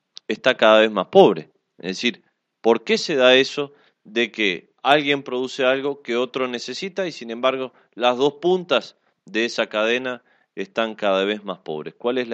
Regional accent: Uruguay; lo que pasa en mi país, en Uruguay

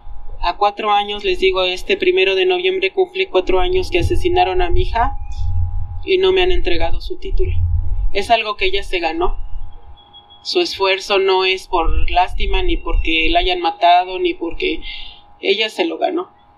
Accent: Mexico City, Mexico; nosotras nacimos aquí en la Ciudad de México y vivimos aquí toda la vida.

